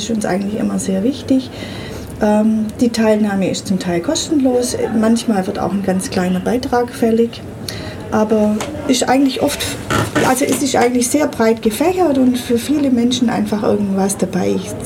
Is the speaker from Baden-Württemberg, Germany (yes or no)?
yes; Ulm, Baden-Württemberg, Germany; Wie gesagt, ich bin aus Ulm und ich bin auch gern in Ulm.